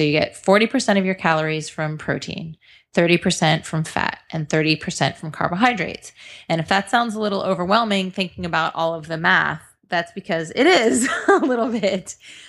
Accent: Pennsylvania, United States; I grew up in Pennsylvania, and my dad owned a restaurant, and my mom was a wonderful cook

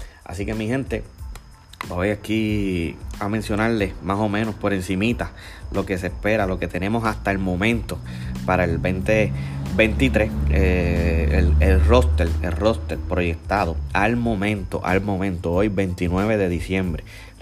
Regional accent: Puerto Rico; por ser puertorriqueño, por ser boricua, ya que nosotros somos boricua

